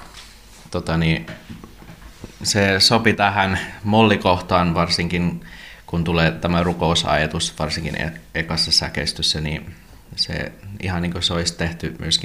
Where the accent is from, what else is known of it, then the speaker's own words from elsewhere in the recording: Canada; now in Espoo, Finland; Tulin Kanadasta tänne Suomen vuonna 1996 ja valmistuin kantoriksi ja nyt toimin Espoon tuomiokirkoseurakunnassa kantorina.